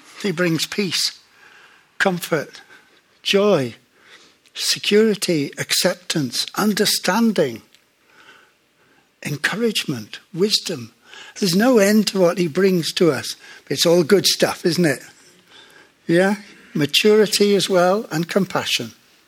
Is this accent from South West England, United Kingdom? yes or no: yes; South West England, United Kingdom; When I was brought up in Dorset on the farm, and when I was about 15